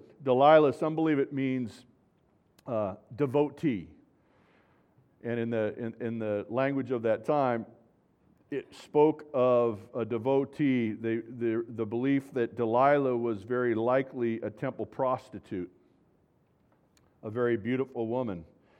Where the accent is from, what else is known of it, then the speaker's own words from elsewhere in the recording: California, United States; I grew up in California